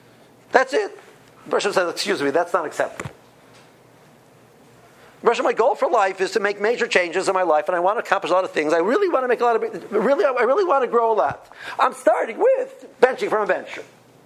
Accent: Cleveland, Ohio, United States; I come from Cleveland, houses cost $150,000, you know.

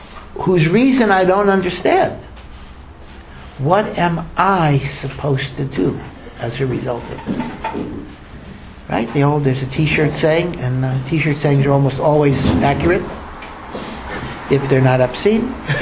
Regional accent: Baltimore, Maryland, United States; And I come from the Baltimore area, so one of the great musical conservatories in the United States is the Peabody Conservatory

